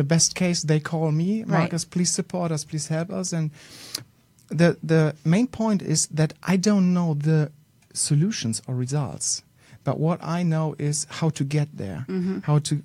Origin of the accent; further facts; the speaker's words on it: Bielefeld, North Rhine-Westphalia, Germany; English is a second language; in my hometown Bielefeld